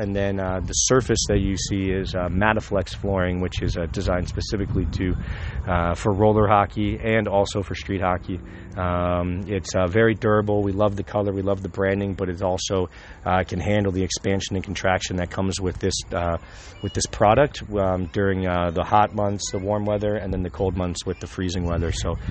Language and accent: English; Maryland, United States; I grew up in Montgomery County. I'm a current Montgomery County resident